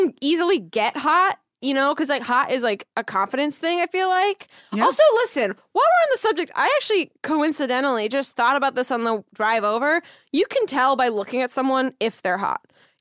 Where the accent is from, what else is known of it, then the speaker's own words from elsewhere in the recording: Seattle, Washington, United States; I'm from Seattle, guys. It checks out.